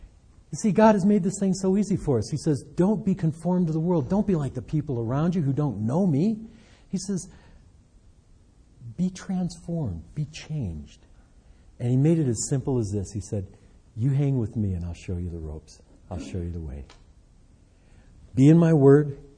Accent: Detroit, Michigan, United States; I came down here from Detroit. I'm saying y'all with the best of them. That's not a Detroit thing.

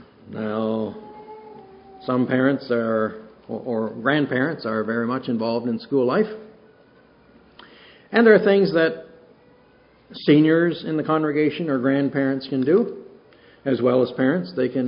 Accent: Ontario, Canada; Now, I'm a Canadian. I've been indoctrinated in Canadian ways of grading, and we in Canada, at least in Ontario

